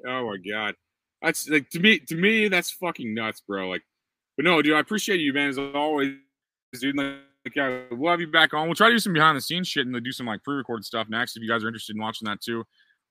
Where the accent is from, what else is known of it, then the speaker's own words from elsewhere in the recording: United States; I just like I'm American